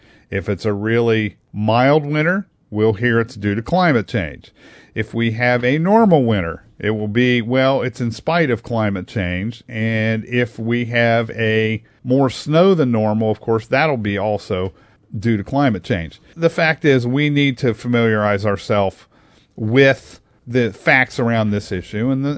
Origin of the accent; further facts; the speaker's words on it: Hebron, Ohio, United States; I can remember derechos blowing through when I was a kid here in Central Ohio. I grew up in Hebron.